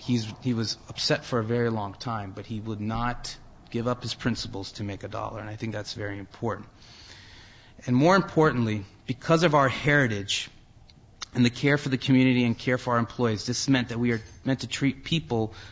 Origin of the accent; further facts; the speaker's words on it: New Jersey, United States; Look, I'm from Jersey.